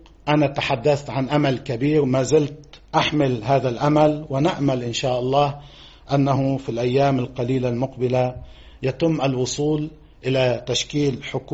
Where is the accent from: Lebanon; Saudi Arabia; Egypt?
Lebanon; نستخدم عناصر القوة المتاحة لدينا كلبنانيين